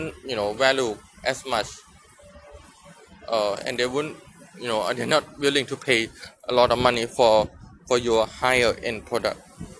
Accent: Thailand; I'm from Thailand.

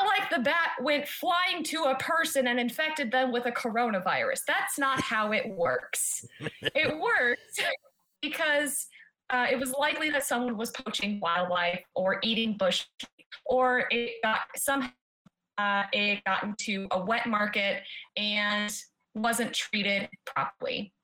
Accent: United States; moved away; I'm originally from the States, so yes, it was one of those things

